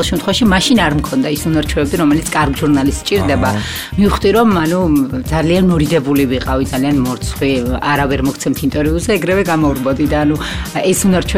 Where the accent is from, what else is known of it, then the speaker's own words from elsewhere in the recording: Zugdidi, Samegrelo-Zemo Svaneti, Georgia; მე გავიზარდე ზუგდიდში, დავიბადე ძალიან დიდ თბილ ოჯახში